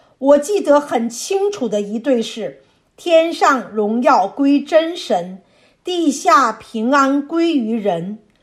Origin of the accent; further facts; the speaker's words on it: China; 好比我们中国人喜欢过端午节、中秋节，这些节日我们过惯了，非过不可